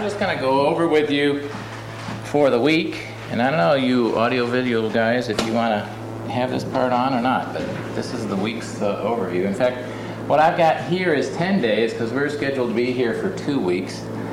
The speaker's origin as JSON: {"language": "English", "town": "Chicago", "region": "Illinois", "country": "United States", "tie": "born or raised there", "lives_now": "Decorah, United States", "said": "I'm born and raised in Chicago. We now live in Decorah, Iowa, so I've made a complete switch to the rural scene."}